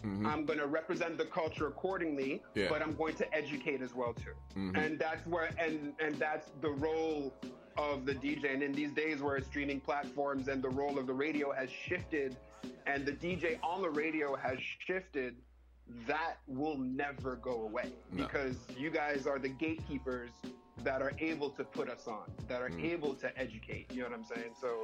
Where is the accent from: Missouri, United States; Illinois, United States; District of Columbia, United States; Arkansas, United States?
District of Columbia, United States; Washington; I grew up in Washington, D.C.